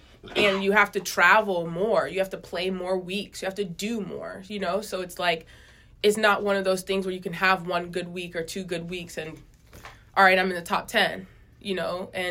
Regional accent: United States; I'm American

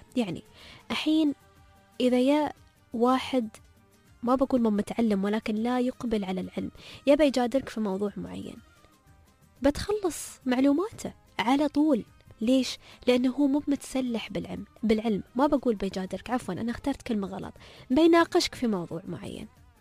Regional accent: United Arab Emirates; هني عندنا في الإمارات في دولتنا الغالية

